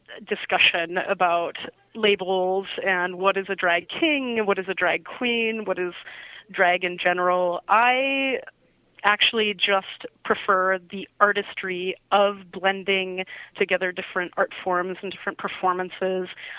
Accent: Chicago, Illinois, United States; also born or lived in California; Well, Chicago is actually my hometown. I did return to Chicago in 2001.

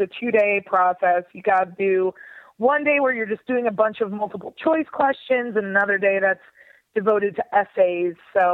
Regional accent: Midland, Michigan, United States; Originally from Midland, Michigan. It's the international headquarters of Dow Chemical.

